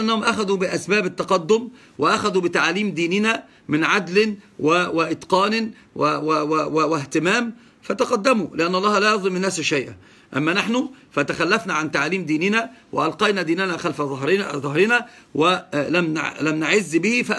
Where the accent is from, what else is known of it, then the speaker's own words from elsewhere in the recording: Egypt; أنا من مصر يا أستاذ.